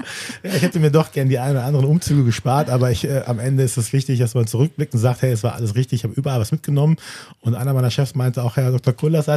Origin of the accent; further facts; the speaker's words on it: Düsseldorf, North Rhine-Westphalia, Germany; also born or lived in Recklinghausen; now in Hamburg, Germany; ich bin aus NRW, gebürtig aus Recklinghausen, Herten, aber groß geworden in Düsseldorf, aber jetzt schon glücklich seit 2021 in Hamburg.